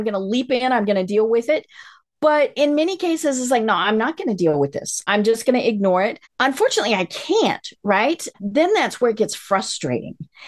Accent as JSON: {"language": "English", "region": "Colorado", "country": "United States", "tie": "born or raised there", "said": "I grew up in Colorado, in the mountains of Colorado."}